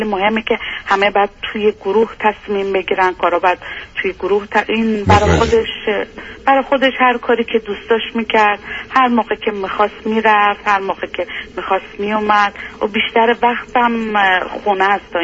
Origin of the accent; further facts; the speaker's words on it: Iran; now in Sweden; تمام همکارای من سوئدی هستن به جز خود من که از ایران میام.